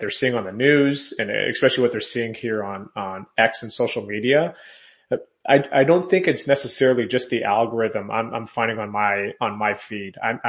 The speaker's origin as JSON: {"language": "English", "country": "United States", "said": "But as an American, and the consequences of us not having the gold there"}